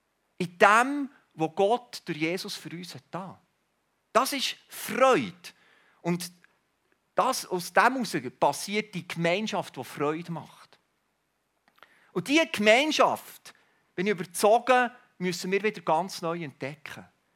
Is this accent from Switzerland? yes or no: yes; Switzerland; Als Schweizer sind wir ja Weltmeister im Recycling.